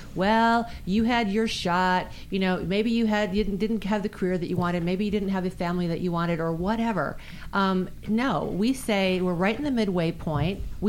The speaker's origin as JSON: {"language": "English", "region": "Midwest", "country": "United States", "said": "Because we are Midwestern girls at heart"}